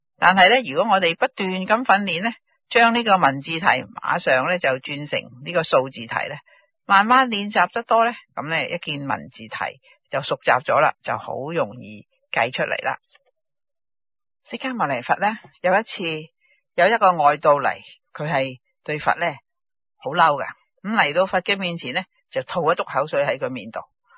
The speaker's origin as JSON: {"language": "Cantonese", "country": "China", "said": "你係请我哋中国人就请个人返嚟念经啊"}